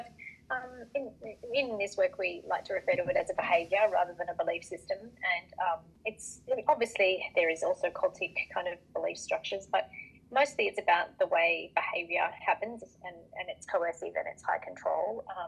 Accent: Australia; I'm Australian. You'll probably pick that up from my accent. I'm from a rural regional area here in Australia, so my experiences are a lot outside the urban, although I do live urban now.

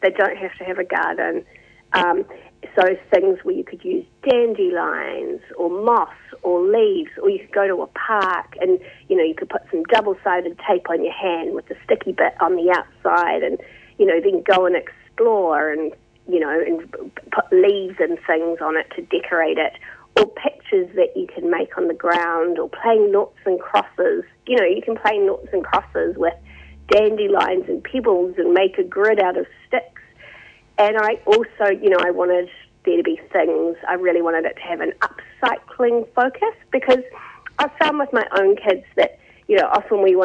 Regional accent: Napier, Hawke's Bay, New Zealand; her and I grew up in Hawke's Bay. We're both from Napier

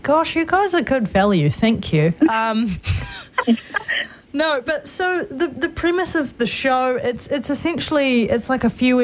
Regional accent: New Zealand; we're from New Zealand, we're going to make, a comedic reboot of the iconic, UK-based TV show Coronation Street

